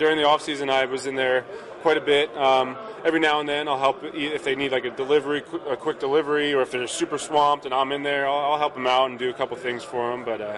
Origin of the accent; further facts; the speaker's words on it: New Jersey, United States; I'm close to home. I grew up in Jersey, and it's great for my family.